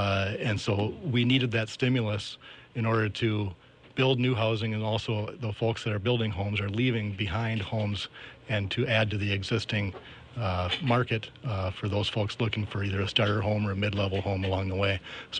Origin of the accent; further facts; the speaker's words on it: Austin, Texas, United States; also born or lived in Minneapolis; And I came back to Austin, my hometown, 15 years ago.